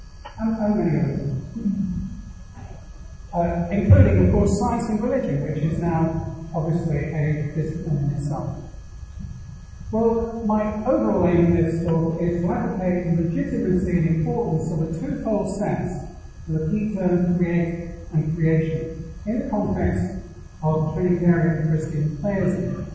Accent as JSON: {"language": "English", "town": "Manchester", "region": "North West England", "country": "United Kingdom", "said": "I'm from Manchester, from the University of Manchester."}